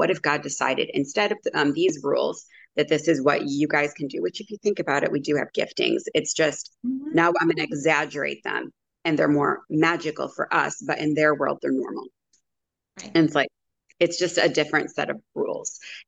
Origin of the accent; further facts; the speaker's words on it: Chicago, Illinois, United States; because I'm from the Chicago area.